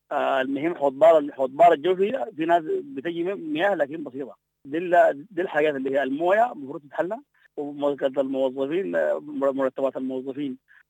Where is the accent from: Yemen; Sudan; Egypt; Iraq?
Sudan; احنا كشعب سوداني